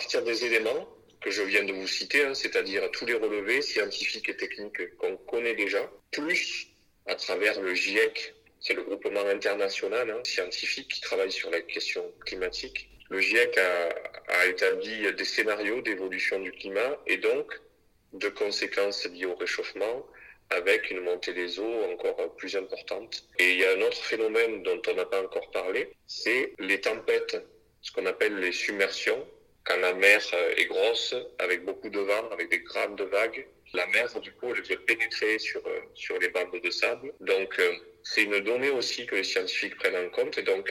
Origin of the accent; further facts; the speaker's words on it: Frontignan, Occitanie, France; Ce sable, il arrive essentiellement chez nous à Frontignan par le Rhône.